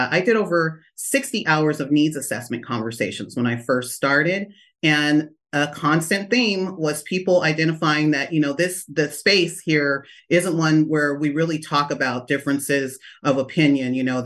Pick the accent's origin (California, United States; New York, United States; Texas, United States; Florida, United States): California, United States; Stockton; also born or lived in Lodi; I grew up in the Central Valley in Stockton and in Lodi, which has one of the largest Filipino populations in America